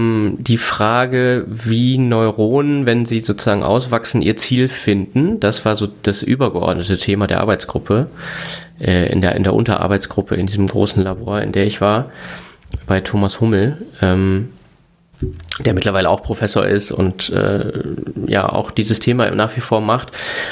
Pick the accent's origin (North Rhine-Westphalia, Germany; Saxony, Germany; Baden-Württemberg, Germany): North Rhine-Westphalia, Germany; Ich komme also aus Westfalen oder aus dem Münsterland ursprünglich.